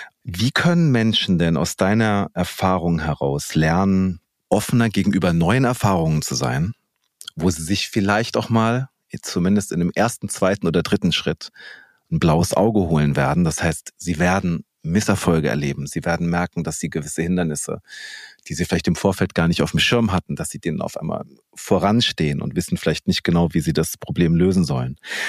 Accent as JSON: {"language": "German", "country": "Germany", "said": "aber wir in Deutschland, uns wird nachgesagt, wir sind Versicherungsweltmeister. Das heißt, Thema Sicherheit hat hier bei uns in Deutschland auf jeden Fall einen sehr, sehr hohen Stellenwert."}